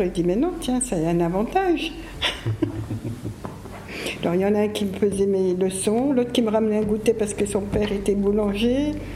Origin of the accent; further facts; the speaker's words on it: Morocco; now in France; j'étais étrangère, je venais du Maroc en France